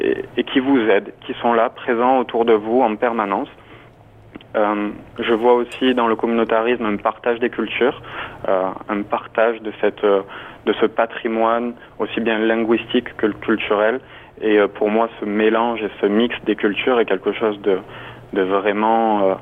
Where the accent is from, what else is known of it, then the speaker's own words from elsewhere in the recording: Nîmes, Occitanie, France; accent: southern French; Qui plus est avec un accent du sud, comme vous l'avez bien dit, je viens de Nîmes, où ma famille est encore installée là-bas.